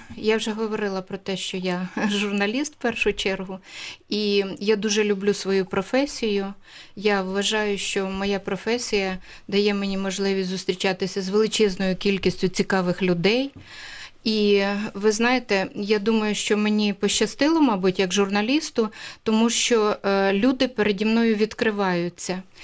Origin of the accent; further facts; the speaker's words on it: Zhytomyr Oblast, Ukraine; бо я виросла на Поліссі, на Житомирщині.